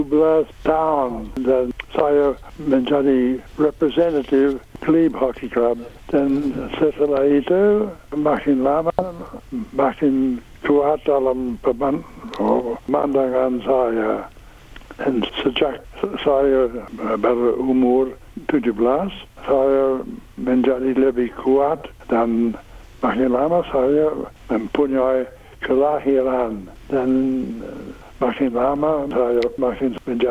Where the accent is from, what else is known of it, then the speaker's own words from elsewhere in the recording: Australia; Indonesian is a second language; saya orang Australia.